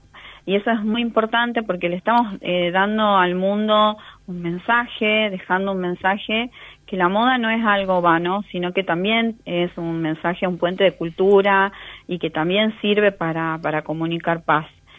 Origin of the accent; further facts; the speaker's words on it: Tucumán, Argentina; born there; now in Santa Fe, Argentina; Yo soy argentina, nací en Tucumán, pero vivo en Santa Fe hace mucho.